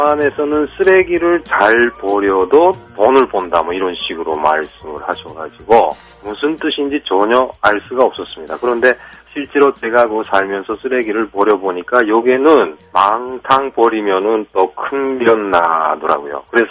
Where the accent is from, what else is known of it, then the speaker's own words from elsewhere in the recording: North Korea; 이게 참 그 북한에서 온 우리들에게는 그 정말 이해가 안 되는 일이었고